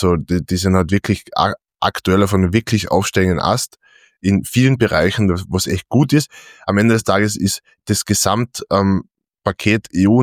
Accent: Austria

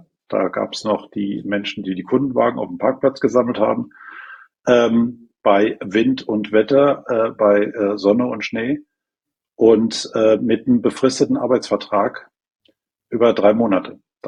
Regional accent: North Rhine-Westphalia, Germany; born there; Geboren im Ruhrgebiet. Opa Bergmann, viel in der Welt rumgekommen

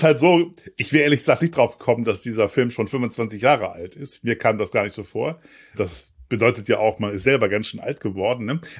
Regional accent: Hamburg, Germany; sage ich jetzt mal als Hamburger so.

